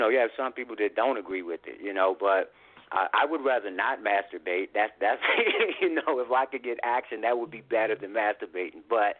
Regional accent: Washington, District of Columbia, United States; I hail from Washington, D.C.

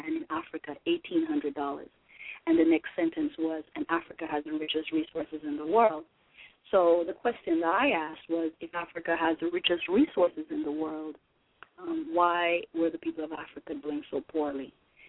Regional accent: Jamaica; moved away as an adult; also born or lived in New York / Southwest Florida / Atlanta / Denver; now in Chicago, United States; I am originally from Jamaica, a mother of four, and someone who has lived in many different parts of the country, you know, New York, Southwest Florida, Atlanta, Denver, and now Chicago.

